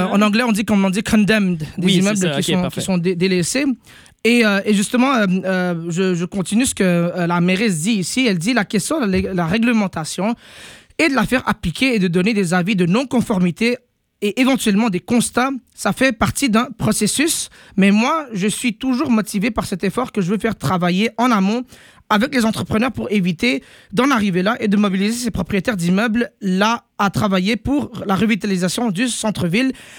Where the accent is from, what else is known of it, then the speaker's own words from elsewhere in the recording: Montreal, Quebec, Canada; En tant que Montréalais, je connais bien les nids de poules.